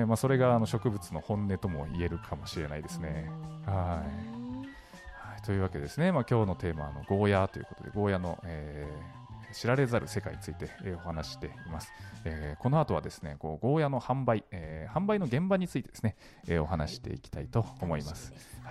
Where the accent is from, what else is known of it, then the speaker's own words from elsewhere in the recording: Nagasaki, Japan; 長崎県島原半島、ね、うん、出身なんですけど、まあ、そこではですね、あの自分が子どもの頃